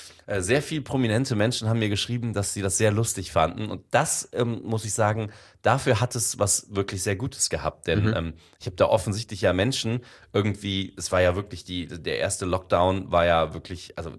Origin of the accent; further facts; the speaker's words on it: Indonesia; ich bin ja in Indonesien aufgewachsen